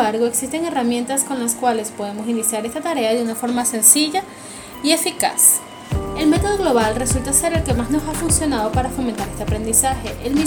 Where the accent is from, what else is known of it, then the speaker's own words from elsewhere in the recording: Caracas, Capital District, Venezuela; Soy de Caracas, Venezuela, psicopedagogo y tutor escolar o maestro de apoyo.